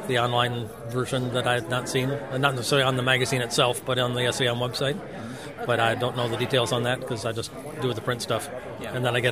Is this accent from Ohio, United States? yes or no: yes; Cleveland, Ohio, United States; In Cleveland, my hometown, so this should be fun.